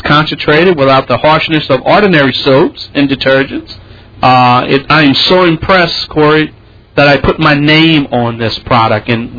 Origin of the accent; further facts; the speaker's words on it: New Orleans, Louisiana, United States; because you know New Orleans is my hometown, and I'm going to participate and do whatever I can to rebuild my great city.